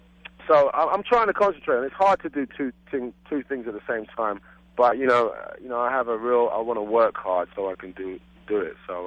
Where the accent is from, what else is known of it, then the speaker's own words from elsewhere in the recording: United Kingdom; There was no special treatment or anything like that because I'm British.